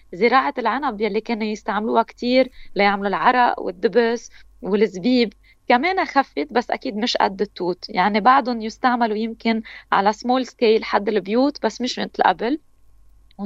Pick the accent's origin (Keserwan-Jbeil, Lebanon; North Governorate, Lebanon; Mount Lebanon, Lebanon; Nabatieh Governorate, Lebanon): Keserwan-Jbeil, Lebanon; Chahtoul; نحن المعنيين على ضيعتنا